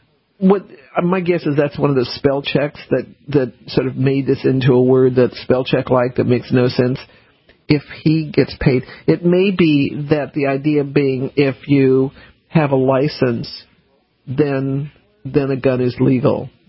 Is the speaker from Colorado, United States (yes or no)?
yes; Colorado, United States; And I didn't grow up in a gun environment, except that I grew up in Colorado.